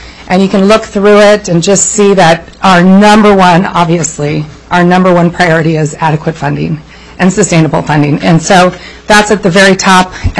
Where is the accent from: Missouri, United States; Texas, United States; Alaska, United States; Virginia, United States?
Alaska, United States; Kodiak; I'm a 43-year Alaskan, born and raised in Kodiak.